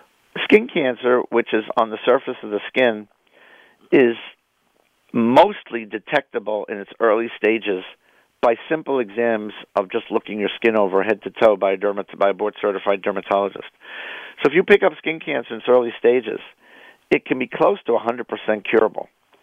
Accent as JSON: {"language": "English", "region": "New York", "country": "United States", "tie": "born or raised there", "lives_now": "Philadelphia, United States", "said": "because my mom still lives in New York. I grew up in New York."}